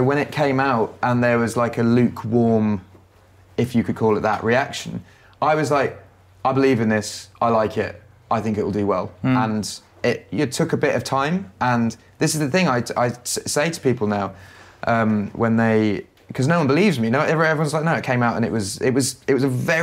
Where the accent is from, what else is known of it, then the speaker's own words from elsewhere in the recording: England, United Kingdom; now in Los Angeles, United States; I'm English